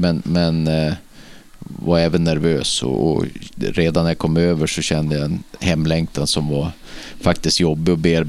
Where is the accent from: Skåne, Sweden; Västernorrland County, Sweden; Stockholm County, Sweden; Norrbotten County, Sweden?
Västernorrland County, Sweden; Örnsköldsvik; moved away as an adult; jag var uppvuxen i Örnsköldsvik.